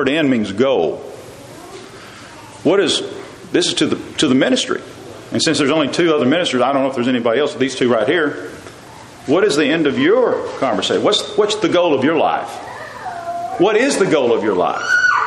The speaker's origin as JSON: {"language": "English", "region": "Texas", "country": "United States", "said": "I love to trace my roots. I'm a Texan. And a Texan will tell you he's from Texas."}